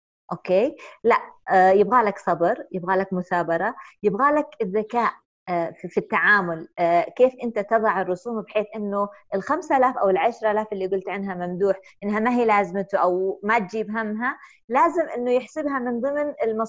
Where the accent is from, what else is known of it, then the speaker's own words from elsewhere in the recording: Saudi Arabia; الميزة التنافسية إن إحنا سعوديين